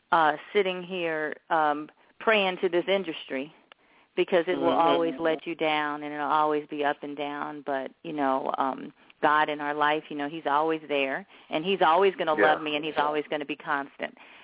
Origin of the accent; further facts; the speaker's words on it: Chicago, Illinois, United States; moved away as an adult; now in Los Angeles, United States; Well, you know, I grew up in Chicago, and I started doing just.